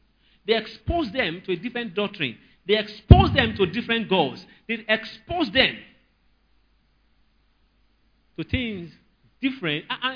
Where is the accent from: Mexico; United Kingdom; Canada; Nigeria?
Nigeria; I'm very patriotic. I'm a patriotic Nigerian, but I'm not a Nigerian.